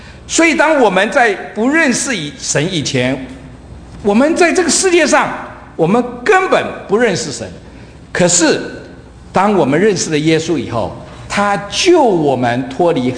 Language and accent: Chinese; China; 因为我们讲到归入，圣经说你要归入耶稣，我们中国人对这个归入就比较清楚